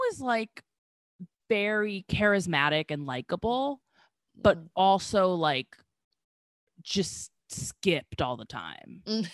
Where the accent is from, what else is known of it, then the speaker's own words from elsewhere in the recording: Scranton, Pennsylvania, United States; So I was from Scranton, and I was like from the more like backwoods elementary school